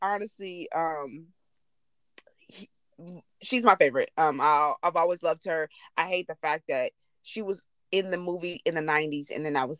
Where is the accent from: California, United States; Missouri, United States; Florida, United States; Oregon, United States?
Missouri, United States; And then just growing up in Missouri, and there were so many Poison Ivy plants everywhere.